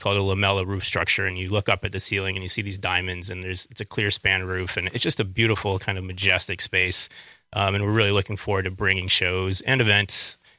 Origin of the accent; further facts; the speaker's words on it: Madison, Wisconsin, United States; So, yeah, I'm from Madison. I grew up in that neighborhood.